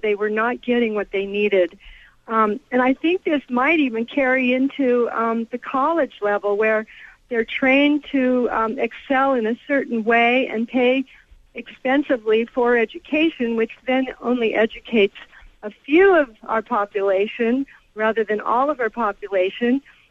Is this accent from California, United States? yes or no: yes; California, United States; now in Oregon, United States; I'm new to Oregon by 6 years now, and I came from California, from Silicon Valley.